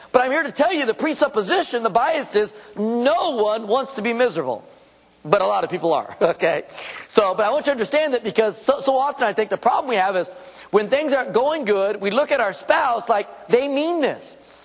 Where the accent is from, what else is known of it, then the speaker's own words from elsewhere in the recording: San Diego, California, United States; I'm from San Diego. So, yeah, I like the San Diego Chargers, the Padres.